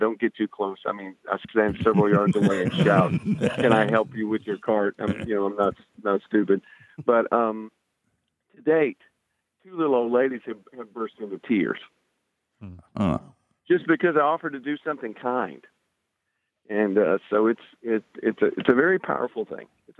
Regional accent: Tennessee, United States; I'm from Tennessee.

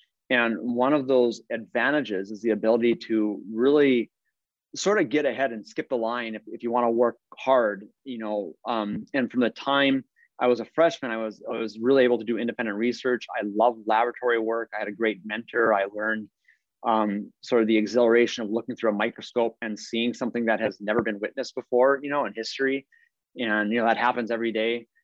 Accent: North Dakota, United States; I'm from North Dakota originally

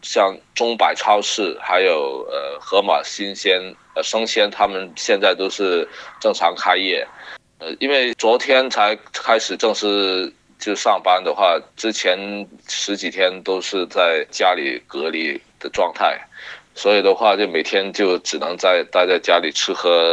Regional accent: Guangdong, China; now in Wuhan, China; 其实我是想先撤回我老家广东这样子。

